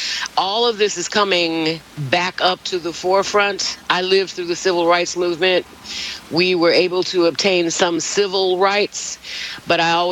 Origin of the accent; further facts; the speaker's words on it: Chicago, Illinois, United States; I grew up in Chicago. We had segregated beaches. We could only live in certain communities.